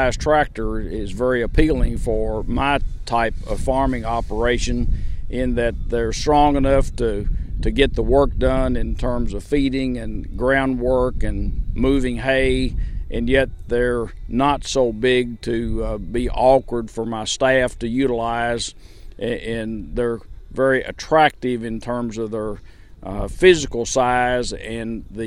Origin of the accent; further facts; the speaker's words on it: Danville, Kentucky, United States; from Danville, Kentucky.